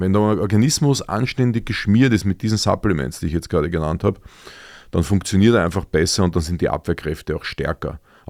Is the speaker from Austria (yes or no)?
yes; Vienna, Austria; für mich als Wiener